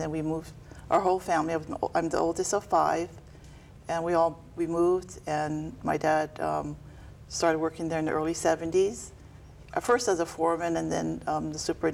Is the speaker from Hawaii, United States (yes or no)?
yes; Nanakuli, Hawaii, United States; I grew up in Nanakuli, born and raised there, born in 58, so Farmington Highway was two lanes.